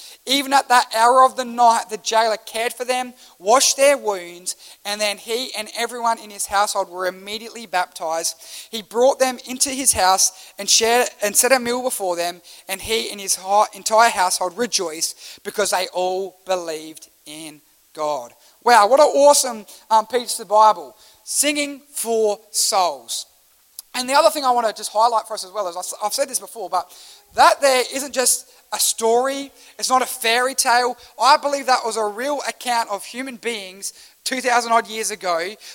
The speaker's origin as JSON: {"language": "English", "country": "Australia", "said": "I love that as an Australian."}